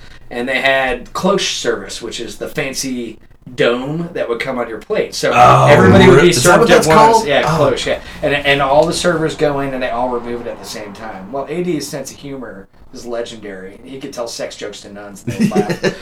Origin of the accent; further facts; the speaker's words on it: Nantucket, Massachusetts, United States; Yeah, I grew up on Nantucket, spent every summer in Nantucket, went to school in upstate New York.